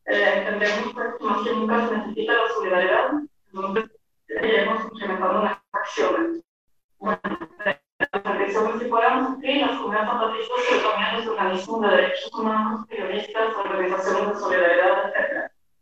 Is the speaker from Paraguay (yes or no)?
no; Norway; Spanish is a second language; soy de Noruega